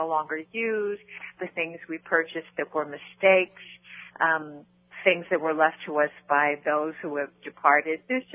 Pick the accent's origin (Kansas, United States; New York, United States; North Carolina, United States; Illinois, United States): New York, United States; Brooklyn; also born or lived in San Fernando Valley; now in Los Angeles, United States; I have to tell you that I'm a girl from Brooklyn, New York. I'm not an L.A. native. But I had lived for many years in the San Fernando Valley.